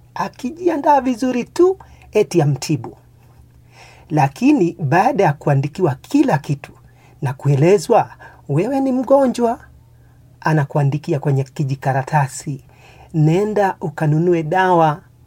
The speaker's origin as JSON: {"language": "Swahili", "region": "Kiambu County", "country": "Kenya", "said": "Ukienda kwa mfano hospitali kule kwetu nyumbani Kiambu"}